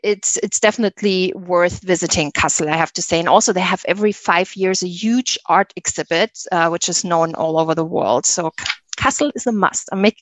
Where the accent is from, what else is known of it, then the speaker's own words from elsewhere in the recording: United States; We are from America. We live in our cars.